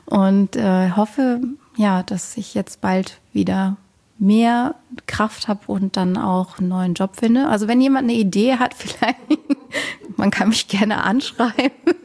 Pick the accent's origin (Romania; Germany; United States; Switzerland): Germany; Rhineland; weil ich komme eigentlich auch aus dem Rheinland.